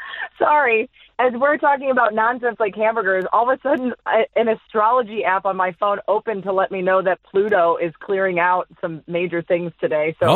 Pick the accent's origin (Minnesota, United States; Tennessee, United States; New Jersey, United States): Minnesota, United States; Ooh, chicken and wild rice. See, I'm still Minnesotan.